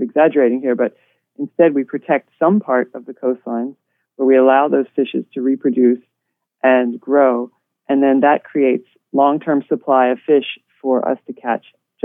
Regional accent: New Orleans, Louisiana, United States; I grew up fishing in New Orleans down there, but all I ever caught was mullet.

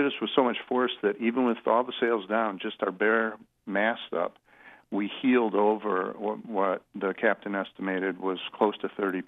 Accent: Michigan, United States; Well, you know, I grew up on Lake Michigan, near the Sleeping Bear Dunes. That's where my mother's family is from several generations, and my father's for two generations before me.

